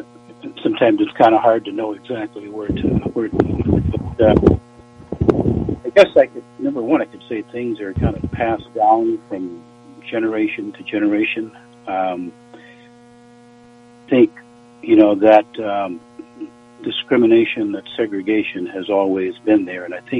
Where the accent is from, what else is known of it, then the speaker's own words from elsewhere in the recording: Alabama, United States; And there were several spots right in my hometown, and near Mobile, Alabama, there is the Port of Mobile.